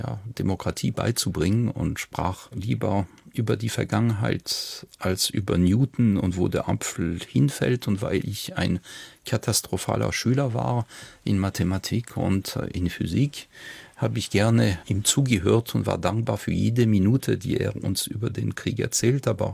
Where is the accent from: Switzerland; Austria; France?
France; denn ich komme aus Frankreich